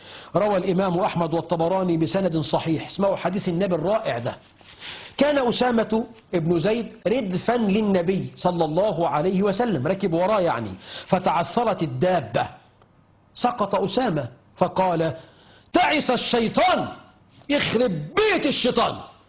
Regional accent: Egypt

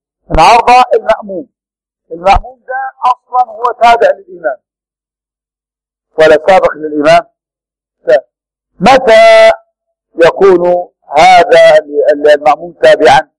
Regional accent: Sohag, Upper Egypt, Egypt; وكان في الصعيد عندنا في سوهاج

